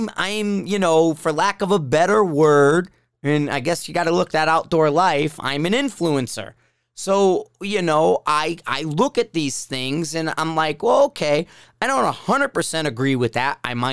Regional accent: Bridgeport, Connecticut, United States; And, you know, P.T. Barnum, man, I'm from Bridgeport, okay?

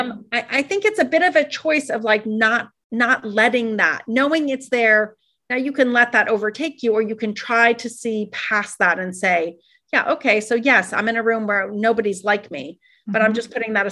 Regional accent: Iran; now in United States; I moved here in the States in the middle of the hostage crisis. Now, I was fortunate and I didn't have an accent, but I was definitely from Iran, right?

